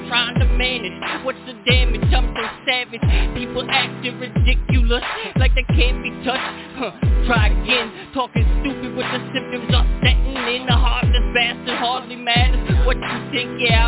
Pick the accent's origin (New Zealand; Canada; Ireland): Canada; Halifax, Nova Scotia; from Halifax, Nova Scotia. This is some real shit.